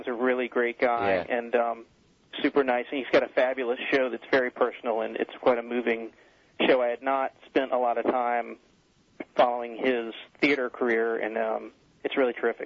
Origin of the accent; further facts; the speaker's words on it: Atlanta, Georgia, United States; now in Manhattan, United States; I'm from Atlanta originally.